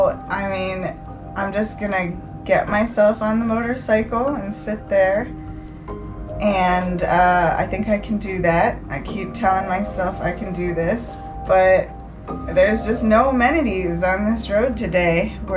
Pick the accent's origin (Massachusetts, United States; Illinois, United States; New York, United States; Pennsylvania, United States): Illinois, United States; Chicago; As a Chicagoan, I consider myself to be somewhat of an expert in pizza.